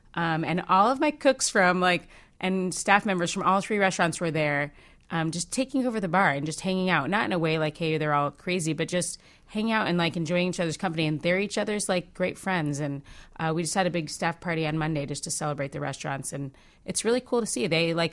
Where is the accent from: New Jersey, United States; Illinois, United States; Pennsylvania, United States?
Illinois, United States; Evanston; born there; also born or lived in Connecticut / Michigan / Arizona; I was born here. I was born in Evanston, but I lived in Connecticut. I went to Michigan. I lived in Arizona, and I never just really felt like it was where I was supposed to be.